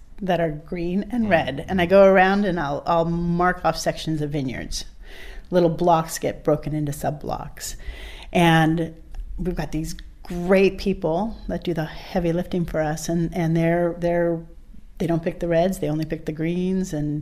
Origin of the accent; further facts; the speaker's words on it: Santa Rosa, California, United States; also born or lived in Italy; Like I said, I'm a local girl born and raised in Santa Rosa, and had gone to Davis, have a biochemistry degree, loved it, moved to Italy for a couple years.